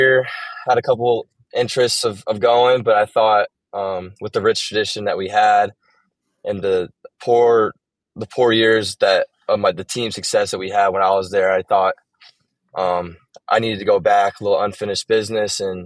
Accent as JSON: {"language": "English", "region": "California", "country": "United States", "tie": "born or raised there", "said": "Growing up in Orange County, went to a lot of Titan games growing up."}